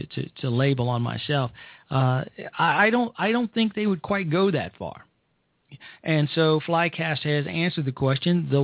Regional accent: Chicago, Illinois, United States; I am from Chicago. I'm from the south side of Chicago.

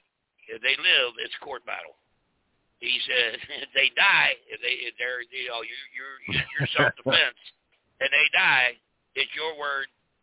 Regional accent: Ohio, United States; I said, well, I'm from Ohio. I said, I'll keep my permit, thank you.

